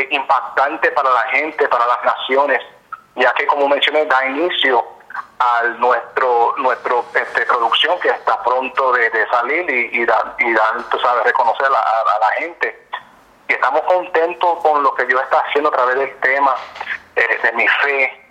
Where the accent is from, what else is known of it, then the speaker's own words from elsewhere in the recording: New Jersey, United States; born there; nací en Nueva Jersey, mi papá y mi mamá ellos son de Nueva York también, pero ellos se conocieron en Fajardo, Puerto Rico. Yo nací en Nueva Jersey, pero tengo familia en Nueva York.